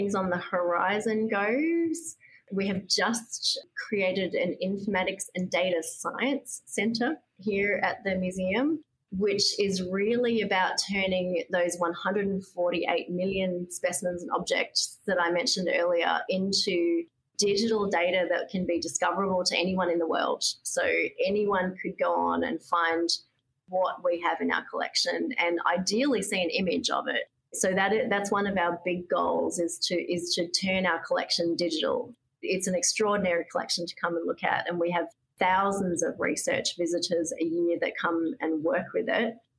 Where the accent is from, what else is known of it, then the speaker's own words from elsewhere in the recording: Australia; coincidentally as a person working in that institution, not as an Australian travelling over, it was really special.